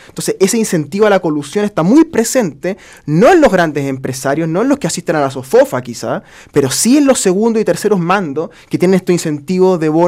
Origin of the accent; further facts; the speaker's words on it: Melipilla, Santiago Metropolitan Region, Chile; soy de Melipilla, soy bastante más rural que él, digamos. No soy un señor irlandés, digamos, soy un melipillano.